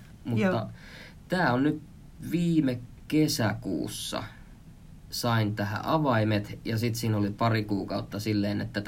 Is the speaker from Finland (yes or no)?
yes; Heinola, Päijät-Häme, Finland; born there; also born or lived in Jyväskylä / Mikkeli / Vantaa / Kerava; mä oon syntynyt Heinolassa, mutta mä oon kiertänyt Suomea oikeastaan aika lailla, että siinä on tullut Jyväskylää, Mikkeliä, Vantaata, Keravaa, Järvenpäätä ja sanoiko Vantaakin jo, mutta Vantaa ja Helsinki.